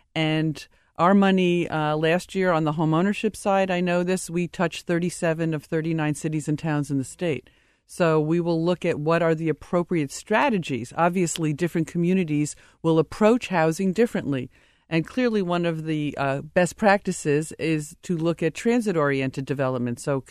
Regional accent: Rhode Island, United States; And now I have an opportunity to be in my home state and to put some of those best practices into play.

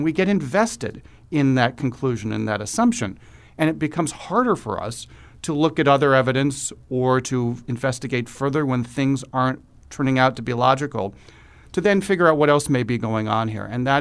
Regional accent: Chicago, Illinois, United States; and I am from Chicago, and unfortunately the Chicago Police Department had a history

